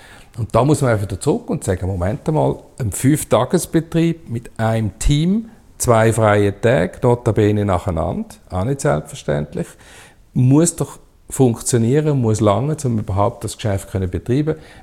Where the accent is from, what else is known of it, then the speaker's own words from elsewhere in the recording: Schaffhausen, Switzerland; ich komme ja aus Schaffhausen und dort hat es ja viele auch ländliche Gegenden und Restaurants und so.